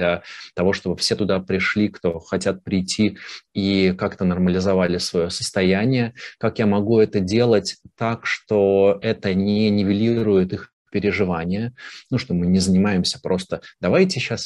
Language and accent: Russian; Russia; за счет того, что я россиянин, но долгое время работал в и с Украиной